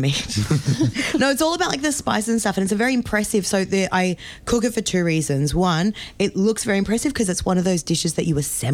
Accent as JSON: {"language": "English", "town": "Melbourne", "region": "Victoria", "country": "Australia", "said": "I made sure I knew before I went to Perth so I could tell everyone that I was from Melbourne."}